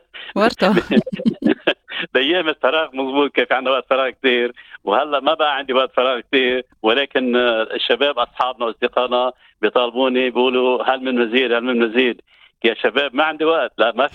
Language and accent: Arabic; Marjayoun, Nabatieh Governorate, Lebanon; now in Australia; اولا انا من لبنان من منطقه مرج عيون